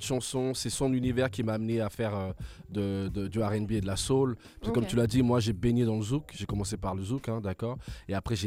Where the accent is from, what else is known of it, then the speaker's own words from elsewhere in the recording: Guadeloupe; also born or lived in Côte d'Ivoire; je suis de la Guadeloupe et de la Côte d'Ivoire